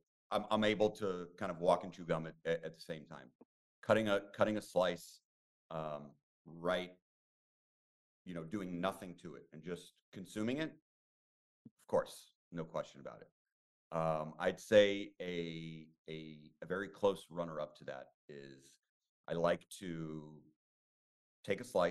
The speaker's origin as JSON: {"language": "English", "country": "United States", "tie": "born or raised there", "said": "And growing up in the States, right? Like I love pie, apple, pumpkin, pecan, love all three."}